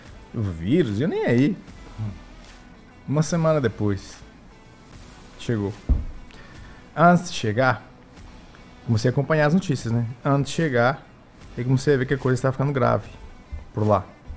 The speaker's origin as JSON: {"language": "Portuguese", "town": "Caldas de Vizela", "region": "Braga", "country": "Portugal", "tie": "born or raised there", "lives_now": "Brazil", "said": "Eu nasci em Caldas de Vizela, tenho muito orgulho de falar, minha terra, cidade natal. Fica perto de Braga, perto de Guimarães, 30 quilômetros do Porto, é a região norte de Portugal."}